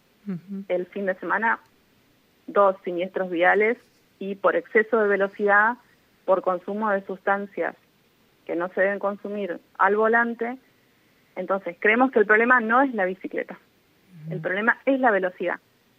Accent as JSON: {"language": "Spanish", "town": "Toay", "region": "La Pampa", "country": "Argentina", "said": "yo soy de Toay, entonces para ir de mi casa al colegio son pocas cuadras."}